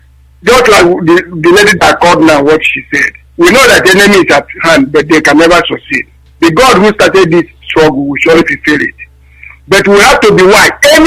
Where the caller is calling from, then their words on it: Denmark; I'm calling from Denmark.